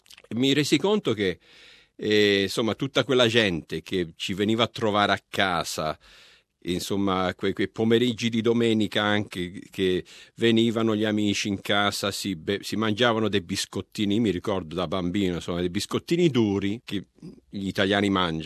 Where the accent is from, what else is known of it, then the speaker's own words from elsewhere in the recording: Australia; E quindi sono australiano o italiano? Guardi, sarò australiano ma con un forte componente italiano, fortissimo.